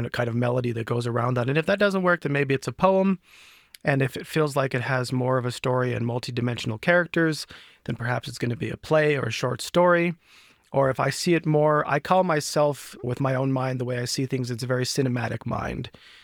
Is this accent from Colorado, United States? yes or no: yes; Denver, Colorado, United States; So I was born in 1990. So I grew up throughout those eras and time.